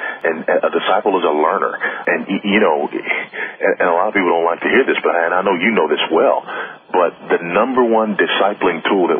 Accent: Los Angeles, California, United States; I was raised in Los Angeles by a single teenage mother who was a practicing Buddhist.

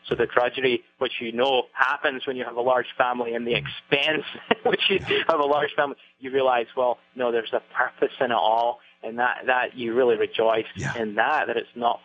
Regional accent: Scotland, United Kingdom; now in United States; looking as a little bit of an outsider, being a British or Scottish coming over to America

